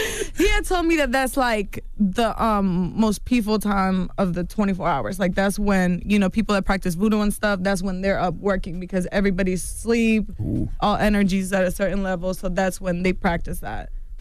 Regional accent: Mexico; See, in our culture, like, I'm from Mexico.

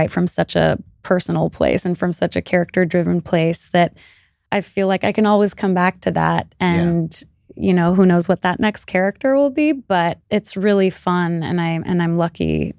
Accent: Iran; speaking on behalf of the people in my home country. So, yeah, I think especially since there's such an oppressive regime in Iran

